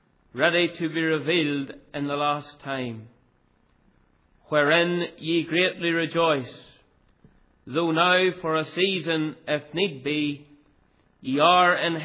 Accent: Cullybackey, Northern Ireland, United Kingdom; born there; I was brought up in a Christian home. And I was born in Culibacky, just outside of Ballymena.

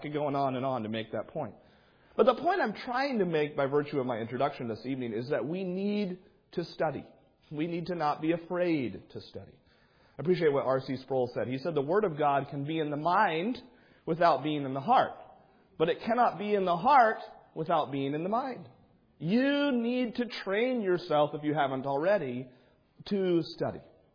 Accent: United States; I'm an American

